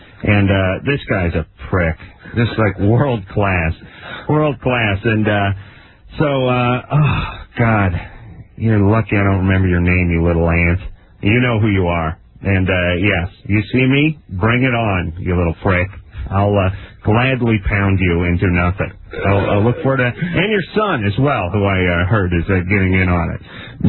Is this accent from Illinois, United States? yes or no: no; North Hollywood, California, United States; because I grew up in North Hollywood and I always followed the Dodgers.